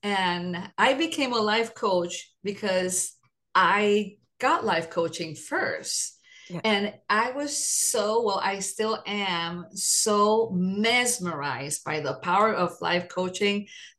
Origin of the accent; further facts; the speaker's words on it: Puerto Rico; I am fully bilingual. I speak Spanish. I'm from Puerto Rico.